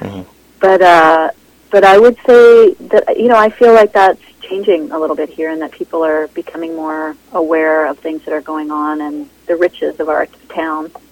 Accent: Vancouver, British Columbia, Canada; well, I grew up in Vancouver and then I left for a while and I came back just over 10 years ago.

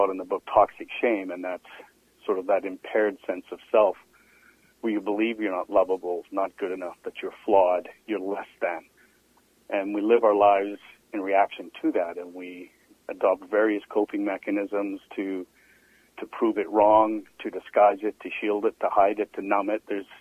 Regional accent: Vancouver, British Columbia, Canada; On the west side, I grew up in Dunbar.

